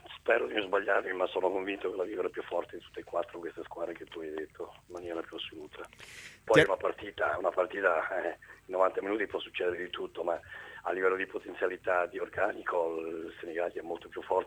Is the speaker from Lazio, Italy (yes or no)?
no; Ancona, Marche, Italy; io tifo sicuramente anche da Anconetano, tifo per l'Ancona